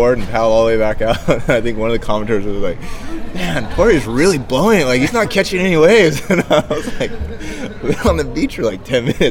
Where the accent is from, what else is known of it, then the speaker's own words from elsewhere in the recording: Hawaii, United States; But one of the coolest things about growing up on the Big Island was just like, it's, you know, real raw, it's all reef and stuff like